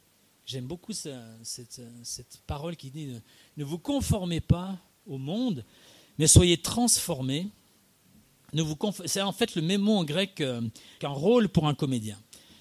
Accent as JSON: {"language": "French", "country": "Switzerland", "tie": "born or raised there", "said": "moi j'ai ça, j'ai grandi en Suisse, donc quand je vais skier à la montagne, redescendre dans la vallée"}